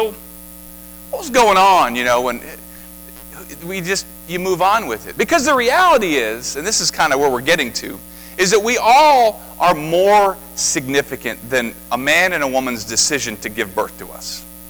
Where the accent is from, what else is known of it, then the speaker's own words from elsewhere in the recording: Defiance, Ohio, United States; I grew up in Defiance, which is a huge metropolitan area compared to McConnellsville